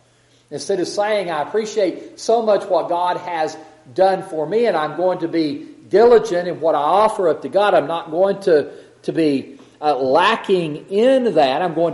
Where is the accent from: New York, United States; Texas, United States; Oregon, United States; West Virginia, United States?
Texas, United States; and it may be just because I'm from West Texas and I've never looked it up.